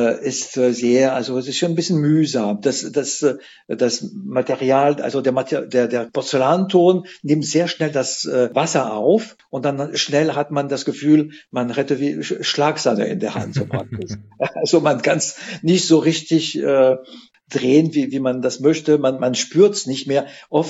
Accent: Atlantic coast, France; German is a second language; moved away; Ich hatte einen Freund in Frankreich, ich komme aus der Atlantikküste

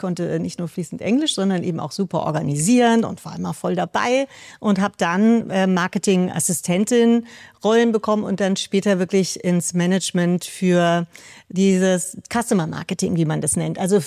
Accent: Frankfurt, Hesse, Germany; ich komme aus Frankfurt

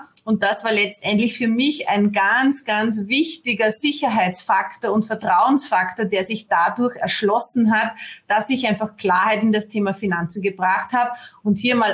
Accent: Austria; wie man aus meinem Slang schon hört, ich bin aus Österreich.

